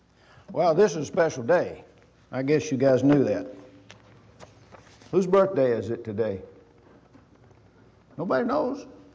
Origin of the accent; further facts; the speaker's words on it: Texas, United States; I'm from Texas, but I'm not for the University of Texas, almost any other school.